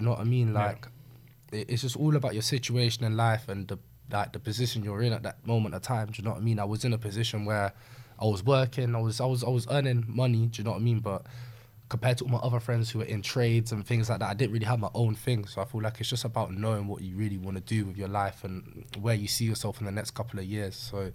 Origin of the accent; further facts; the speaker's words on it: Northampton, East Midlands, United Kingdom; So yeah, growing up in Northampton, like when we were younger, I used to go to a lot of places with my mum